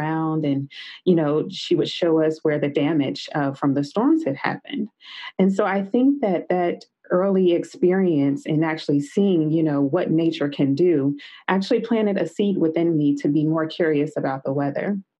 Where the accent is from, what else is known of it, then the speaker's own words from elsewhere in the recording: Meridian, Mississippi, United States; I grew up in Meridian, Mississippi, and, you know, Mississippi is in Tornado Alley.